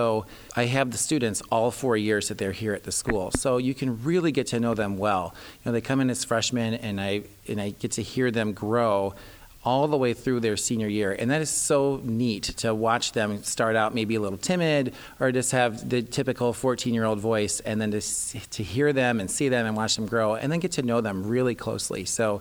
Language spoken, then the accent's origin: English; Roanoke, Illinois, United States; I grew up in Roanoke Benson High School, great little community, and loved being from there and growing up there.